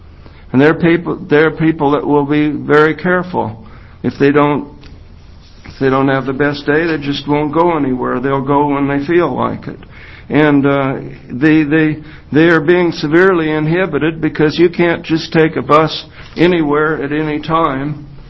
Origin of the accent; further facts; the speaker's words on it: Silverton, Oregon, United States; Marion County